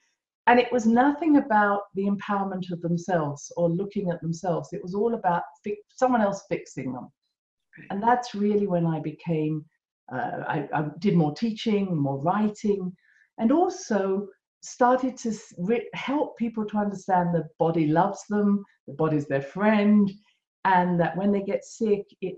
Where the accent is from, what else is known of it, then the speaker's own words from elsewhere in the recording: London, United Kingdom; brought up around homeopaths, healers, holistic medicine, channelers, very much part of my background growing up around London. And my mother was from Scotland